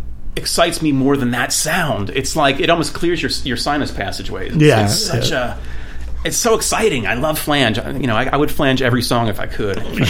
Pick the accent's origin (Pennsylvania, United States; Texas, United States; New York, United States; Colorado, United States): Pennsylvania, United States; Philadelphia; I grew up in Philadelphia.